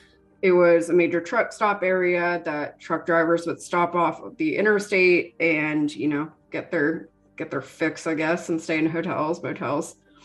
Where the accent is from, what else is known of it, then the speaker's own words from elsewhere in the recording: Canada; I'm Canadian, dual citizen.